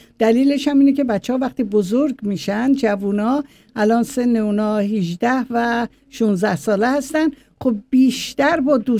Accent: Tehran, Tehran Province, Iran; born there; من تو تهران به دنیا اومدم، تو تقریبا میشه گفت خیابون رودکی سرسبیل دنیا اومدم و جایی دنیا اومدم که بعد اون خونه رو وقف مسجد کردن.

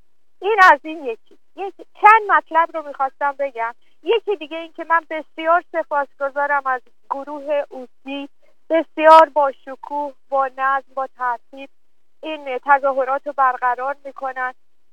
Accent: Iran; بارها هم گفتم که ما ایرانی هستیم

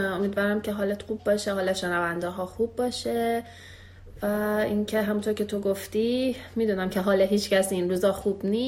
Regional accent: Iran; moved away; حالا ما که خارج از ایران هستیم تازه این مشکل رو داریم که خیلی همون با غیر ایرانی ها داریم کار میکنیم

